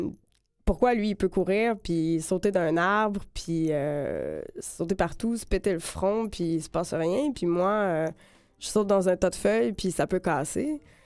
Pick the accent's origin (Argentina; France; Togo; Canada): Canada; Saguenay, Quebec; moved away as an adult; now in Montreal, Canada; Oui, je suis partie du Saguenay à 20 ans, pile. C'était pratiquement comme 2 jours après ma fête. Puis pour revenir à Montréal